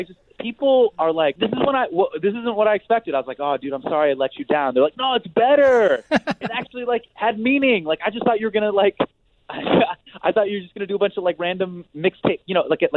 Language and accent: English; United States; my life growing up in the States here over the past 30 years